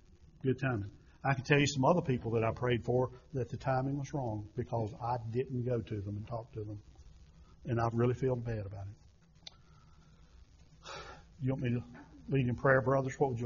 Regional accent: Ruffin, United States; I'm not the same kid you knew 30 years ago growing up in Ruffin.

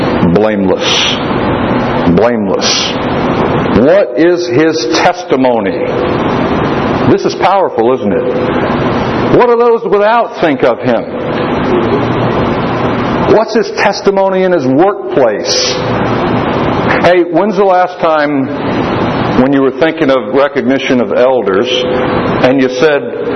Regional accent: Florida, United States; he was baptized and started preaching not far from where I grew up in Florida.

